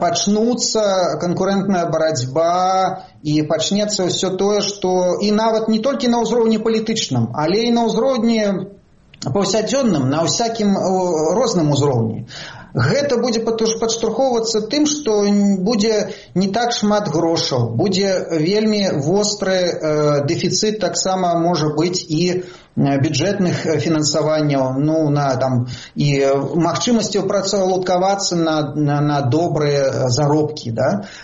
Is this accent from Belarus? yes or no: yes; Belarus